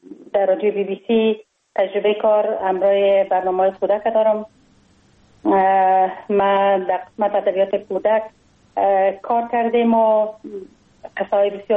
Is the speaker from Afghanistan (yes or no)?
yes; Kabul, Afghanistan; born or raised there